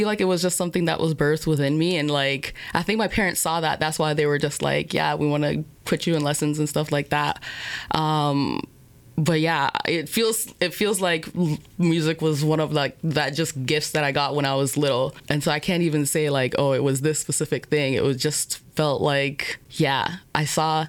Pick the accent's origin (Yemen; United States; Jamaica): Jamaica; reggae superstars … which is something that doesn't get lost in conversations when you're growing up in Jamaica. And so my journey, from a little kid, I've always been passionate about playing guitar.